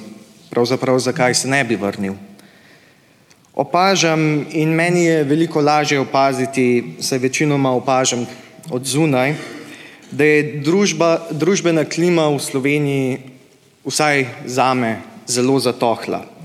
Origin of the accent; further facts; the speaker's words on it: Carinthia, Austria; now in Graz, Austria; in danes stojim pred vami kot Slovenec. Kot koroški Slovenec, kot štajerski Slovenec, kot avstrijski Slovenec in kot Evropejec.